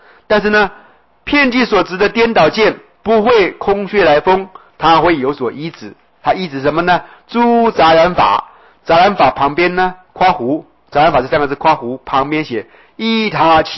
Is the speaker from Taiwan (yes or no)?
yes; Taiwan; 一个台湾老乡